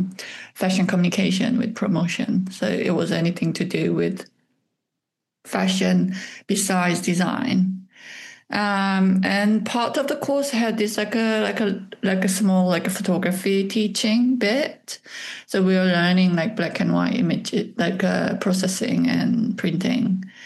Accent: South Korea; English is a second language; moved away as an adult; now in London, United Kingdom; So I came to London from Korea to be a study abroad student. So just for studying English, basically.

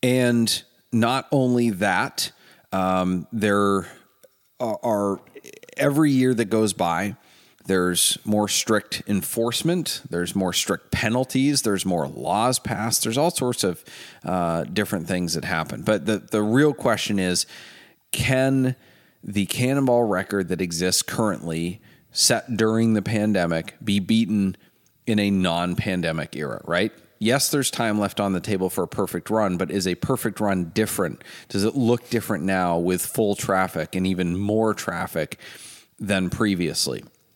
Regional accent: Maine, United States; I'm from Maine. We say can it be done? Even though I live in the Midwest now

